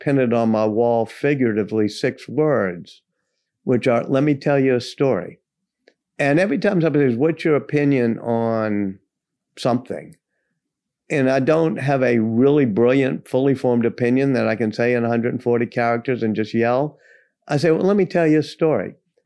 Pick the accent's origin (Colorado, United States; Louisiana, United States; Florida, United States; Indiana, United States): Louisiana, United States; where I grew up in Louisiana, I had a mentor who said, you know, two types of people come out of Louisiana, preachers and storytellers.